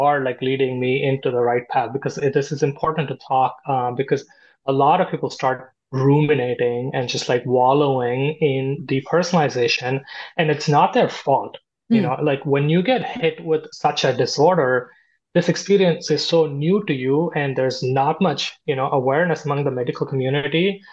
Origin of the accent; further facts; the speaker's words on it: India; English is a second language; I grew up in India and I had a fairly good life.